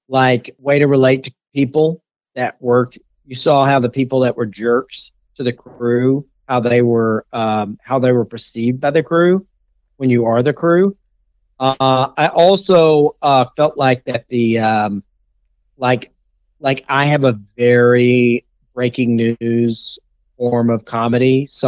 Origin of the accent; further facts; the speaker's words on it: Texas, United States; Because I get this because I'm from East Texas